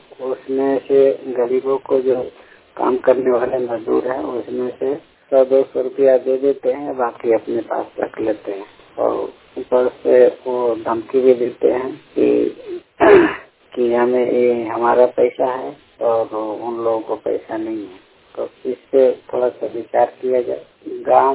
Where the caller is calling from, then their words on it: Kushinagar, Uttar Pradesh, India; जिला कुशीनगर, उत्तर प्रदेश से बोल रहा हूँ।